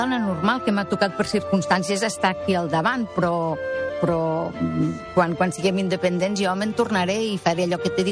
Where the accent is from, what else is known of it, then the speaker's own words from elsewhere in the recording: Xerta, Catalonia, Spain; now in Sabadell, Spain; Perquè em recorda al meu poble. Jo sóc de Xerta i sí, aquesta cançó me'l recordava, o me'l recorda sempre, no?